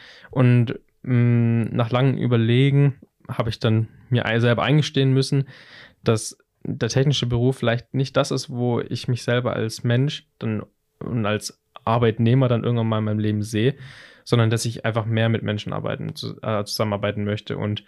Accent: Pleidelsheim, Baden-Württemberg, Germany; Also bei mir aus dem Ort, wo ich herkomme, aus Pleidelsheim

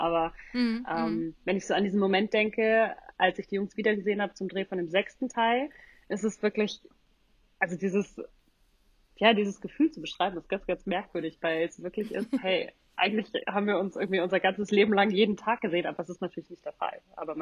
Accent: North Rhine-Westphalia, Germany; Ich komme aus der Nähe von Köln, also ich war weg von zu Hause.

